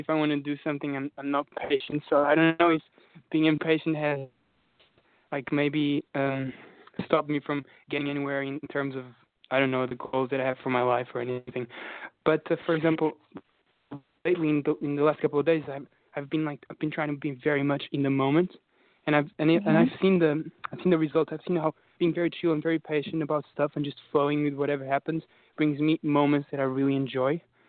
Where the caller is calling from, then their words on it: Portugal; I'm calling from Portugal. That's why I'm using Skype.